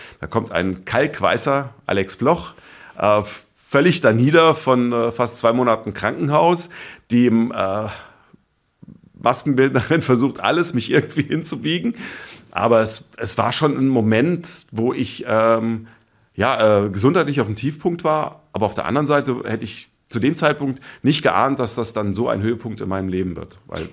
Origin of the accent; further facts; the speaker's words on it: Rhineland-Palatinate, Germany; Ich bin Bauernhof in Rheinhessen groß geworden.